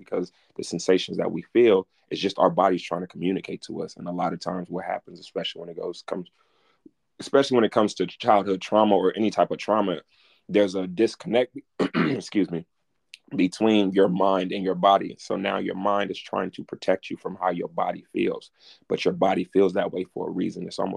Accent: California, United States; I'm from California.

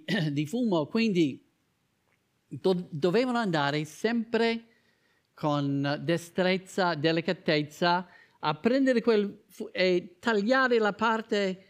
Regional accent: United States; Io crescendo negli Stati Uniti, c'era un gruppo, e poi era molto comune, io lo dico in inglese, poi cercherò di tradurre, dice move with the movers.

